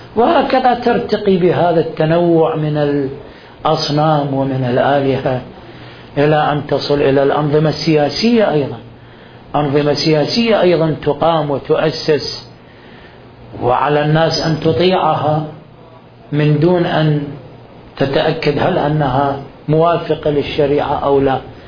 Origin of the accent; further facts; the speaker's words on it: Iraq; نحن عندنا في العراق في مشكلة عويصة الانتماء العشائري والتعصب للعشيرة